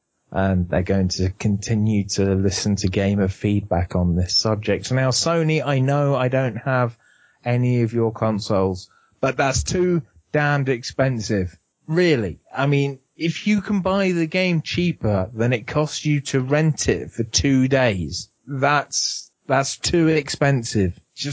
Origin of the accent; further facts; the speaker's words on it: London, United Kingdom; born there; Because I was born in London. I'm not a Celt